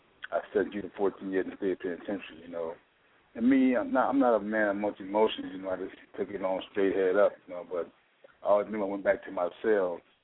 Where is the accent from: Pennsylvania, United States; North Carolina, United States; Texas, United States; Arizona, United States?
Arizona, United States; Ely; I grew up in Ely, Arizona, a small town south of Phoenix, where I started boxing at the age of 10.